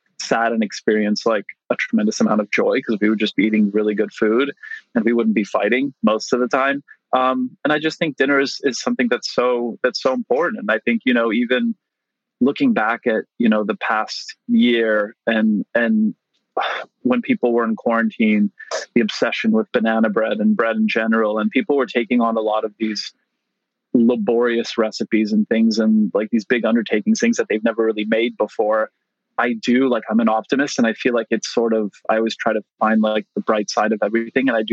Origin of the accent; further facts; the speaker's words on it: Montreal, Quebec, Canada; So my parents are from Poland. Both my sisters were born there as well. I was the first one in my family born outside of Europe. So I was born in Montreal in Canada.